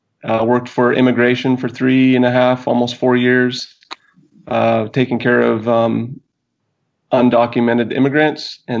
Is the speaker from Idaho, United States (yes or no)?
yes; Idaho, United States; Well, I grew up in North Idaho hunting the thick mountain country up there for elk and deer.